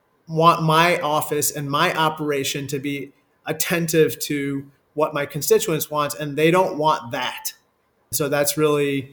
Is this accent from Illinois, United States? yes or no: yes; Peoria, Illinois, United States; also born or lived in India; I'm an immigrant. I'm one of the few naturalized citizens in Congress. I was born in India and grew up in Peoria, Illinois, of all places.